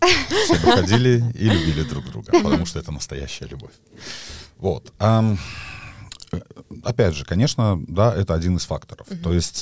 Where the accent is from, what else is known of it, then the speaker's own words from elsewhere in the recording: Minsk, Belarus; moved away as an adult; now in Dublin, Ireland; Например, мой город детства и город, который я никогда не видел. То есть uh-huh. я в 19 лет переехал из Минска в Дублин.